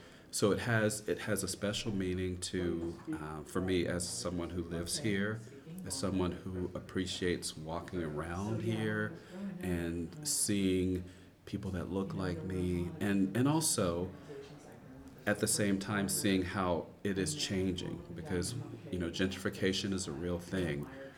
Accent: Florida, United States; And where I grew up in the Florida Panhandle, that's unheard of. And people back home thought that I was making that up.

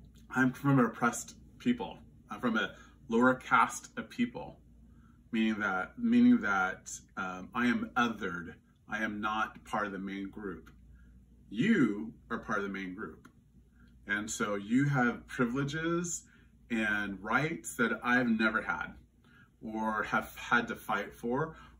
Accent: Louisiana, United States; accent: Louisiana; I don't sound like I come from Louisiana. I don't sound like I have a Southern accent or a Louisiana accent, which is different than the South.

